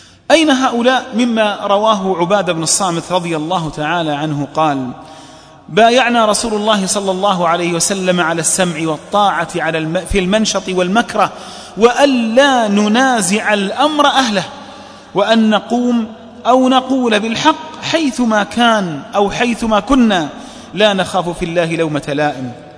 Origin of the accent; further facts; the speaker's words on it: Saudi Arabia; بلادنا السعودية